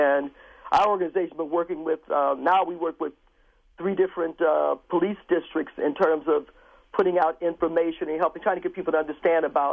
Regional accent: Milwaukee, Wisconsin, United States; I mean, we see many, many things going on, and I'm born and raised in Milwaukee, and just amazed at the change over the decades in terms of guns that we never knew about.

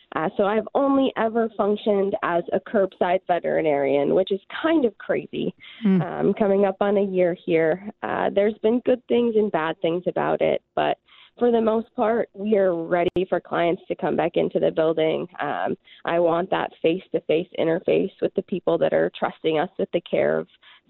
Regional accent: Wisconsin, United States; I was born and raised in Eustis Ford, Ended up going to undergrad up in northern Wisconsin at UW River Falls, and then life took me to Missouri for vet school, so I got to come back home to practice.

